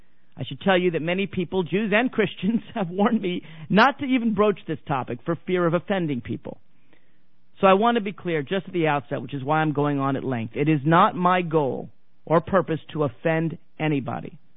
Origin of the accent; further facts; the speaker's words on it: United States; Now, as an American, I find that profoundly disturbing. As a Jew, doubly so.